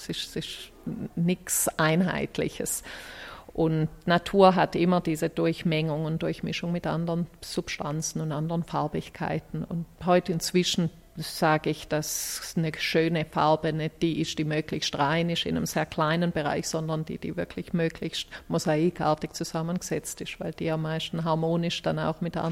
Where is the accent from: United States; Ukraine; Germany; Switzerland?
United States; Alabama; Also ich bin in Alabama ja aufgewachsen